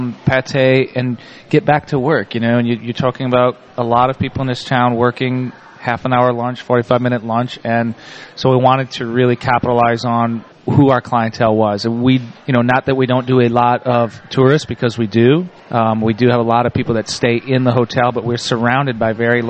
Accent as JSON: {"language": "English", "region": "Wisconsin", "country": "United States", "tie": "born or raised there", "said": "growing up in Wisconsin, I'm grew up in basically what's almost little Germany, you know."}